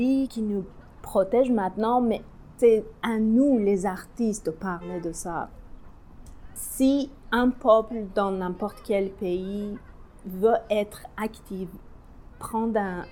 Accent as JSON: {"language": "French", "town": "Tehran", "region": "Tehran Province", "country": "Iran", "tie": "born there", "second_language": "French", "said": "Je suis née à Téhéran pendant la guerre l'Iran-l'Irak."}